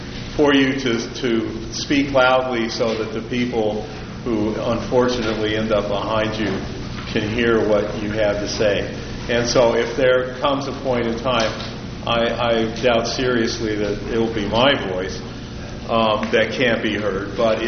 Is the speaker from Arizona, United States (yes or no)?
no; Bishop, California, United States; I'm from Bishop, and I am the chair.